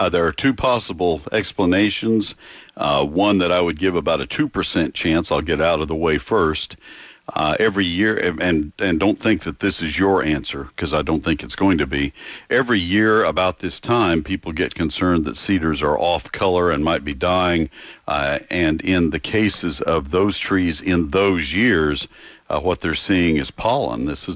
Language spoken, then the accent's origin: English; College Station, Texas, United States; In my hometown of College Station, Texas, I was down there in the fall, and I saw yaupon hollies. I've been in and out of College Station. I lived there 18 years and in and out of College Station all my life